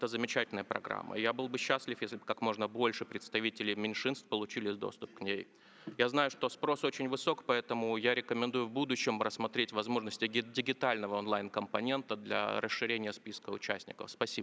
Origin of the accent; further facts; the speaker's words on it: Crimea, Ukraine; Я сам из Крыма, и я понимаю, про что говорю.